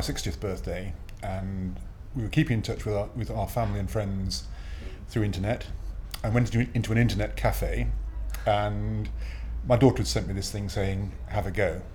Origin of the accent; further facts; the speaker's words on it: Bishop's Waltham, South East England, United Kingdom; I'm 60, and I'm from Bishop's Waltham in Hampshire.